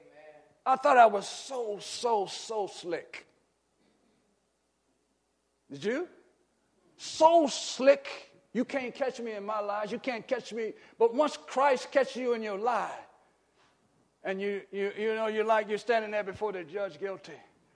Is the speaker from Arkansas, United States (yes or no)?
yes; Arkansas, United States; You see, I grew up in Arkansas.